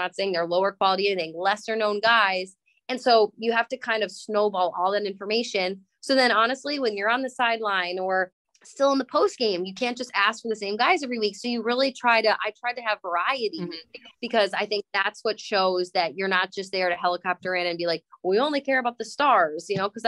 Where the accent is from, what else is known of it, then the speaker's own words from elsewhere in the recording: Minnesota, United States; Because I'm from Minnesota, born and raised